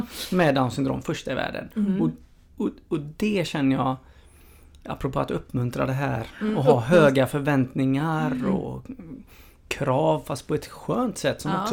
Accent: DR Congo; jag är ju uppvuxen i Kongo som jag pratade om.

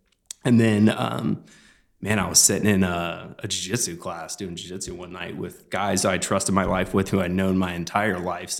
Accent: Olathe, Kansas, United States; born and raised in the Kansas City area, primarily grew up in Olathe, was going to college, ended up leaving college and joining the United States Navy.

